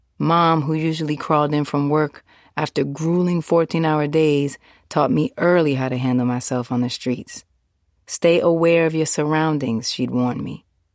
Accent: New York City, New York, United States; I grew up near Times Square before it became Disneyland, during a time when Hell's Kitchen lived up to its name.

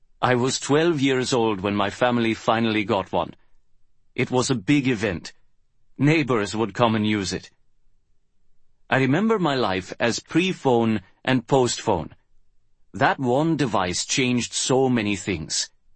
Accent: Chennai, Tamil Nadu, India; English is a second language; Growing up in South India in the 1980s, I had scant exposure to technology as we see it today.

